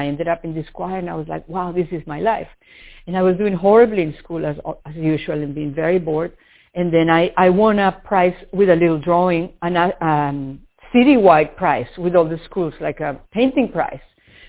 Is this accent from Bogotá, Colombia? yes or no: yes; Bogota, Bogotá, Colombia; now in New York, United States; Imagine Midtown here. Imagine two blocks from MoMA. That's where I grew up in Bogota.